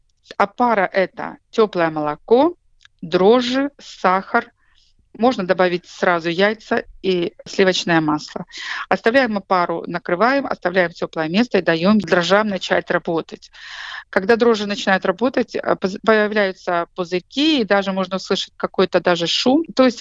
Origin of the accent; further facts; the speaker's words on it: Ukraine; Russian is a second language; Я с Украины, и пасхальный хлеб мы называем «Пасха», не «кулич».